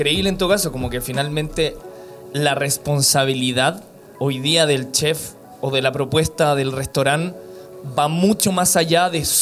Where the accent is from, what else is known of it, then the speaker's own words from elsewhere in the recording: Peru; born there; viviendo en Perú, habiendo nacido en Perú